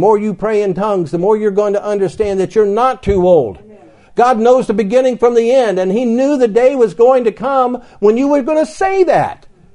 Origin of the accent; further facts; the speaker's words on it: Dayton, Ohio, United States; I'm from Dayton, Ohio, but the Miami River runs through Dayton, so the region is referred to as the Miami Valley.